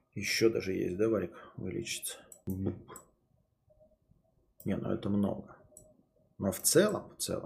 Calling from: Sochi, Krasnodar Krai, Russia; Короче, так, сейчас я звоню из Сочи.

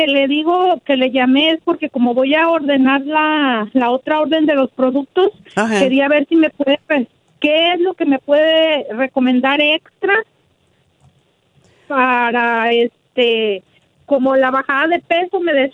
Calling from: Seattle, Washington, United States; de Seattle, Washington.

